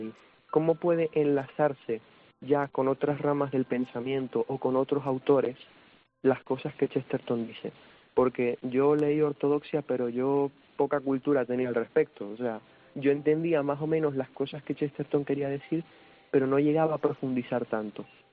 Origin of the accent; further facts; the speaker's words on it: Venezuela; yo pasé mi infancia principalmente en Venezuela, muchos años ahí